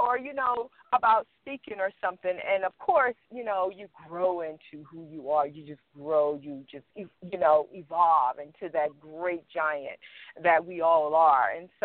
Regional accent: Southern United States, United States; accent: southern; I would be ashamed to talk because I was always being teased about my southern accent.

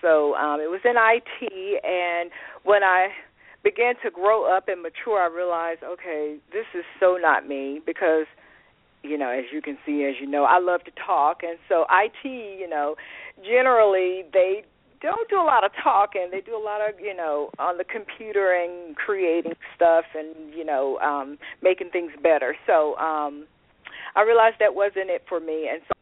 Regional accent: Monroe, Louisiana, United States; also born or lived in Lake Providence, Louisiana; Originally, I'm from Monroe, Louisiana, from a town called Monroe, Louisiana. I was born in a smaller town. It was called Lake Providence, Louisiana, and we stayed there for a little while, and then we moved to Monroe

